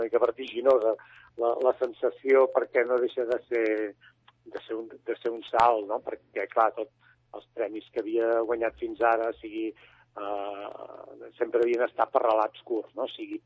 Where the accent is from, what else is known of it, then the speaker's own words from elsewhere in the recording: Reus, Catalonia, Spain; jo soc nascut a Reus i per tant, la meva terra és el sud, no? És cap on és on m'aspira molt, no? Per tot, perquè és una terra que és on hi vaig néixer, hi vaig créixer i m'hi sento molt identificat, hi vaig molt sovint.